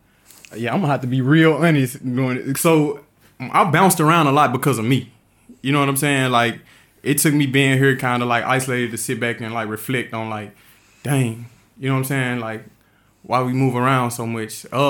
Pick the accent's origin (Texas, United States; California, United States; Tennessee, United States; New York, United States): Tennessee, United States; Memphis; now in Florida, United States; So Florida is like, it's like, I'm from Memphis, but Florida is home for